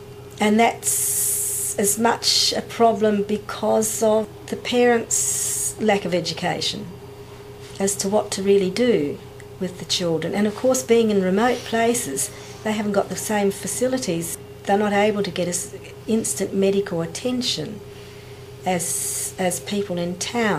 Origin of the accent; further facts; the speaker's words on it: Nullarbor Plain, Australia; I come from Australia. I actually grew up on the edge of the Nullarbor Plain, on the edge of the desert, which is midway between Western Australia and South Australia.